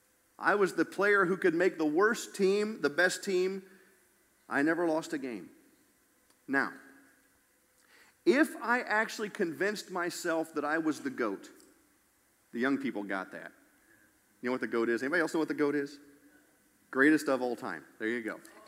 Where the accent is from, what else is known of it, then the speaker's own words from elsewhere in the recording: Bellbrook, Ohio, United States; Okay, I'm from Bellbrook, Ohio, but I'm not stupid.